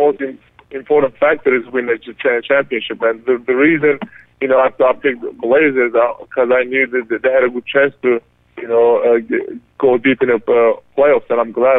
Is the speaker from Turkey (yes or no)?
yes; Turkey; now in United States; And I'm becoming American. The Turkish government revoked my passport, but I'm becoming an American citizen in 2021.